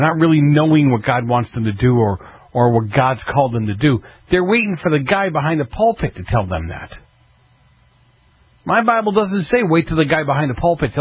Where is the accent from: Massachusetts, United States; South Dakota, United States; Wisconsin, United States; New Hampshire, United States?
Massachusetts, United States; I grew up in Massachusetts. They were below us.